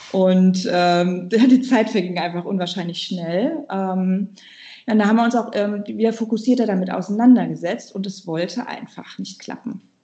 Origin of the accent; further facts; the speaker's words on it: Hesse, Germany; ich bin 39 Jahre alt. Ich komme aus dem Rhein-Main-Gebiet und lebe hier mit meinem Mann gemeinsam in einem Haus.